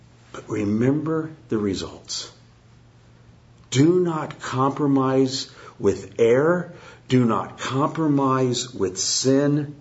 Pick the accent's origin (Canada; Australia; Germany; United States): United States; Indiana; Again, I mentioned in Sunday school, I'm from Indiana. And in Indiana, I mean, basketball's life.